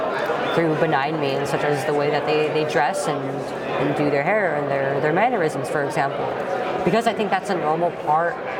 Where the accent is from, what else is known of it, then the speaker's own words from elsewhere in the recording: California, United States; states like my home state of California are allowed to go further into the opposite direction